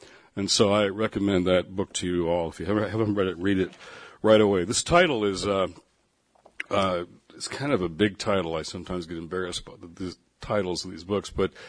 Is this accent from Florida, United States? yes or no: no; Detroit, Michigan, United States; So I was coaching the team, Tigers, my hometown, Detroit.